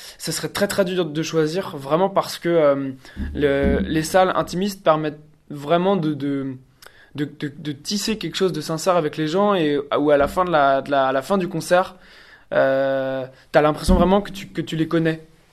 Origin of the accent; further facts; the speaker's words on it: Saint-Malo, Brittany, France; Alors forcément, les dates en Bretagne, symboliquement, comme je suis breton, étaient très attendues.